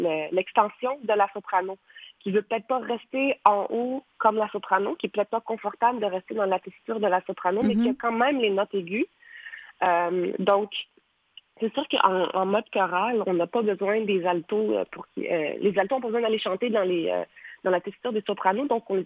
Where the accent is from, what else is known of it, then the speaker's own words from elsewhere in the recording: Quebec, Canada; moved away; ça fait 10 ans que je suis partie hein, du Québec et je viens juste de revenir depuis mars. Donc, je suis comme une étrangère dans ma propre ville.